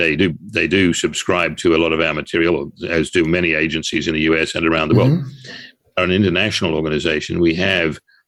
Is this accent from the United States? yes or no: no; Australia; As you can tell by my accent, I'm not exactly an American, I'm Australian.